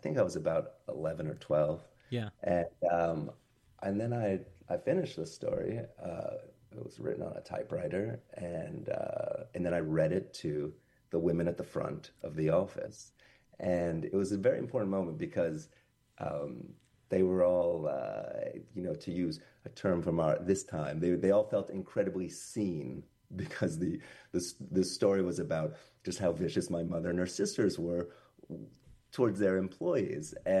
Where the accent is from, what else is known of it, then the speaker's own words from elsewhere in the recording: New York City, New York, United States; if you you grow up here and it's your home for one thing